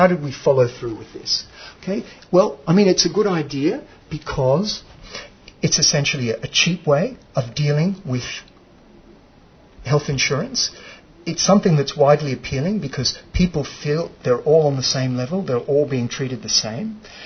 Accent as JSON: {"language": "English", "country": "Australia", "said": "So our idea that we came up with, because we come from Australia, is we thought, why not use community rating to offer the product?"}